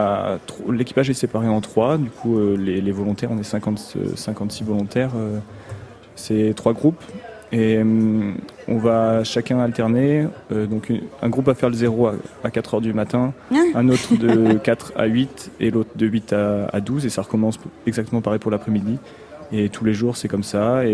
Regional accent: Nouvelle-Aquitaine, France; now in Rouen, France; Moi, je suis de Corrèze.

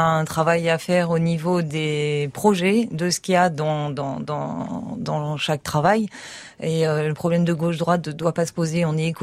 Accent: Villeneuve-Loubet, Provence-Alpes-Côte d'Azur, France; also born or lived in Belgium; je suis née en Belgique en 68, puisque j'ai 50 ans, et j'habite sur Villeneuve-Loubet depuis 1972, donc française, résidente française depuis 1972

